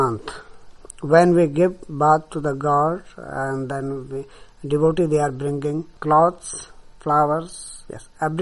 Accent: India; English is a second language; I am From India, I am a Hindu priest. I am minister in the temple.

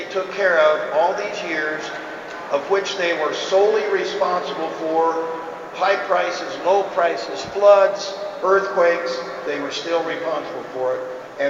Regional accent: Iowa, United States; from Mills in Montgomery, Iowa. That's way down in the southwest corner.

